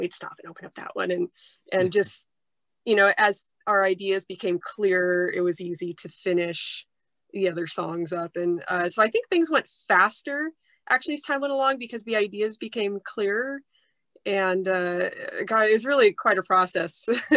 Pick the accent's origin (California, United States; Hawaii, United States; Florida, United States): California, United States; Long Beach; But I would say it's Americana. I'm from Long Beach. I don't sing with a country twang